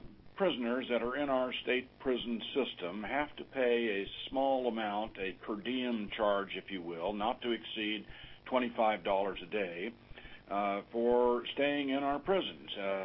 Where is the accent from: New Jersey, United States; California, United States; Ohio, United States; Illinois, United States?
California, United States; Huntington Beach; down in Southern California, Orange County, a pretty much coastal area of Orange County. My hometown is Huntington Beach.